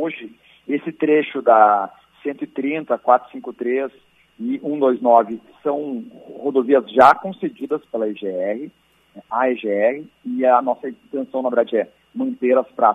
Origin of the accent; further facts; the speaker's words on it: Rio Grande do Sul, Brazil; a gente, como gaúchos, deveria não se orgulhar